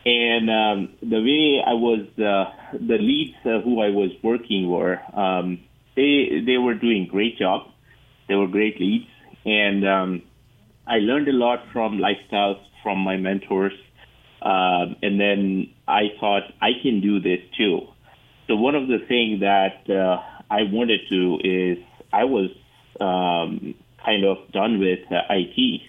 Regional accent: India; English is a second language; moved away as an adult; now in United States; I came from, in 2006, I came from India to U.S. To work in IT industry. I worked in IT for 13 years here in the United States.

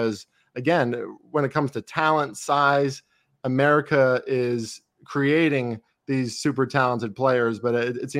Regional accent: United States; You know, as an American, I didn't love doing that. You know, I love my country.

